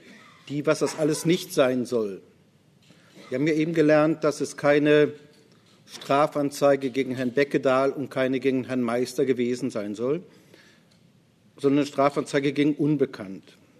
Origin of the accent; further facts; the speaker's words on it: Rhineland, Germany; Nun bin ich Rheinländer.